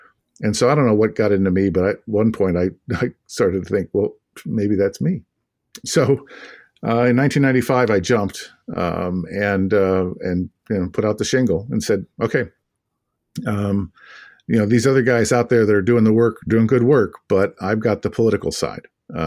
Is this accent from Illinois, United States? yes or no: yes; Kankakee, Illinois, United States; I in a little town called Kankakee, Illinois, south suburbs of Chicago. We like to joke that the unofficial slogan is "It's not the end of the world, but you can see it from there."